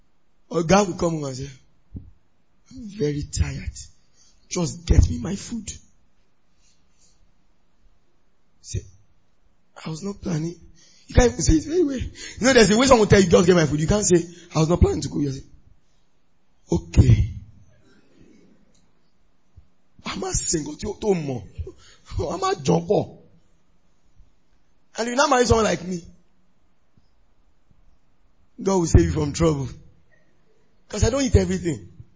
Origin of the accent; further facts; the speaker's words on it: Ibadan, Oyo, Nigeria; I grew up in Ibadan, sorry.